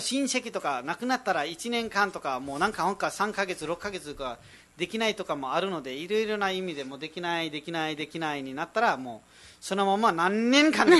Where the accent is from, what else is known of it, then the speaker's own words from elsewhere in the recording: Nepal; Japanese is a second language; now in Japan; まあ、ネパール人なのでネパールでも あの、ある程度、その文化に従ってやらないといけないので